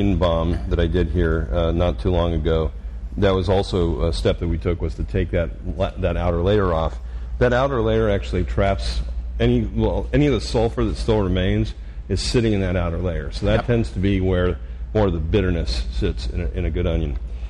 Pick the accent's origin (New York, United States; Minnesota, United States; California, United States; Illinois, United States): California, United States; I mean, I like Carl's Jr. because I grew up in California.